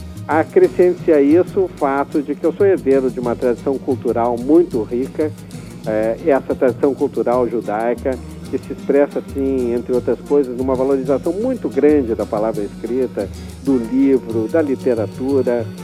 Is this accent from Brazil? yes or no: yes; Brazil; de conviver com as pessoas no bairro do Bonfim, onde eu me criei, que era uma verdadeira aldeiazinha da Europa Oriental